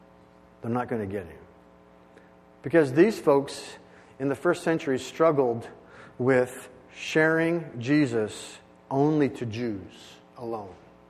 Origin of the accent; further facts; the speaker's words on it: Auburn, California, United States; And I grew up here in Auburn, California.